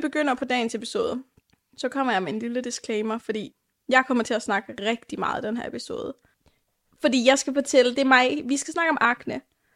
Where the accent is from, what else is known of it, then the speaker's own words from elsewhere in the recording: Jutland, Denmark; Så det var godt, jeg var hjemme i Jylland.